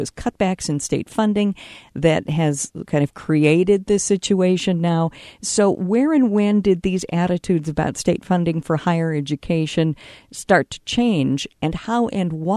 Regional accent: Rochester, Minnesota, United States; I grew up in Rochester at a time when the two biggest employers were the Mayo Clinic and IBM, for example.

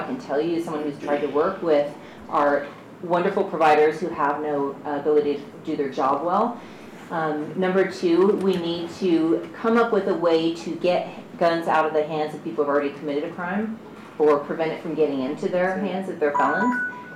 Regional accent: United States; I'm an American.

